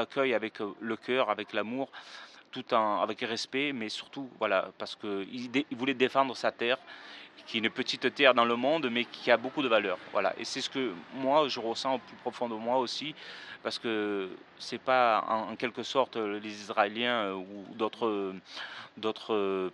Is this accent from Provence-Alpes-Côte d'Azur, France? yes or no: yes; Marseille, Provence-Alpes-Côte d'Azur, France; moved away as an adult; now in Cannes, France; je suis parti de Marseille dans les années 2000. J'ai voulu vivre ici, dans cette vie de Cannes